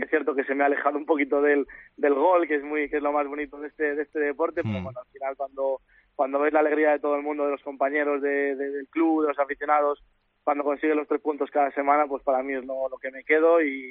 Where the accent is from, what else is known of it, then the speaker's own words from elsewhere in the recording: Salamanca, Castile and León, Spain; a mí Salamanca en general siempre es mi tierra, siempre que tengo tiempo libre suelo ir a ver a todos mis amigos, a toda mi familia.